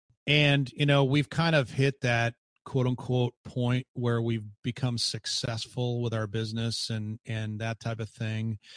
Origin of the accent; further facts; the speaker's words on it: Chicago, Illinois, United States; I grew up in the Chicago area.